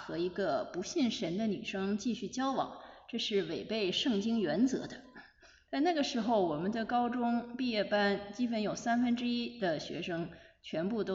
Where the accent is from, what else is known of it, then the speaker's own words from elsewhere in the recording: Beijing, China; 当时在北京有很多国内一流的博物馆